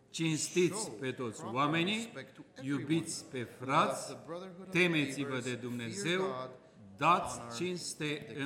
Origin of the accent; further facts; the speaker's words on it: Romania; now in United States; Pentru noi ca români, această dublă cetățenie sentimentală româno-americană a însemnat pentru unii dintre noi un zbucium și încă înseamnă.